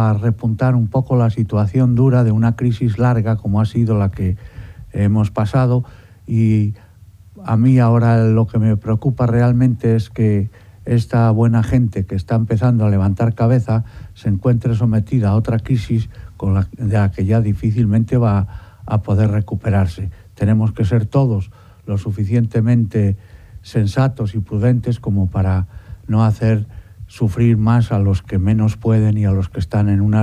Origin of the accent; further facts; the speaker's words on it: Galicia, Spain; Pues yo vengo de una diócesis de Galicia